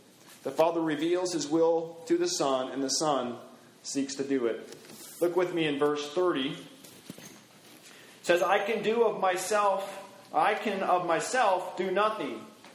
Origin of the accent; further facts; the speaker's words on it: Juneau, Alaska, United States; I remember when I was growing up in Juneau, Alaska was a small town. We had about 18 to 20,000 people or so that lived in the community.